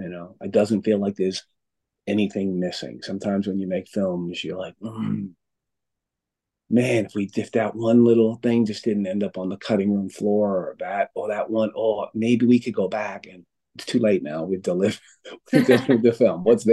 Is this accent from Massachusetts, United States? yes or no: yes; Boston, Massachusetts, United States; I'm from Boston.